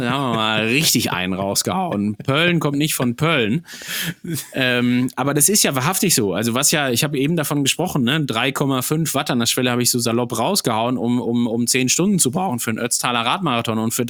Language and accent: German; North Rhine-Westphalia, Germany; born there; So, ich als gebürtiger Sauerländer